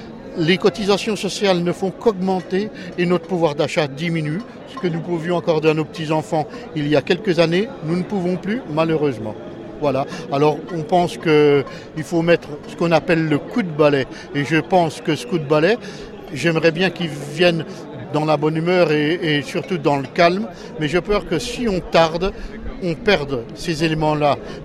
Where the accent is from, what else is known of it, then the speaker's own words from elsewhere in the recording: Bourgogne-Franche-Comté, France; Personnellement, on vient de Bourgogne et mes petits-enfants sont de Paris.